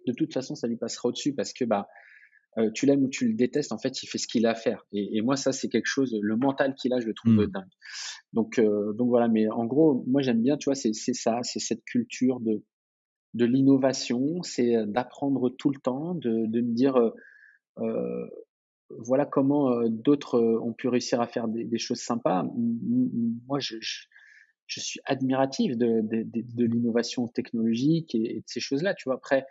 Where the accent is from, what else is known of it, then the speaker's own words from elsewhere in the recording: Portugal; déjà, je suis portugais, donc forcément, je suis peut-être moins, je suis peut-être un peu partial sur mon jugement